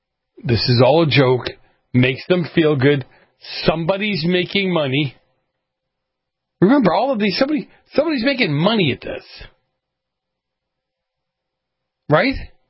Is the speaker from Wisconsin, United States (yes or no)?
no; Boston, Massachusetts, United States; So I don't know where Pete grew up. I grew up in Boston.